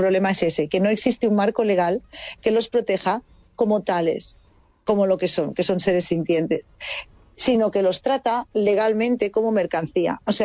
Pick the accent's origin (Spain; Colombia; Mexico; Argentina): Spain; dado que yo soy española, me he informado también en cuanto a nivel europeo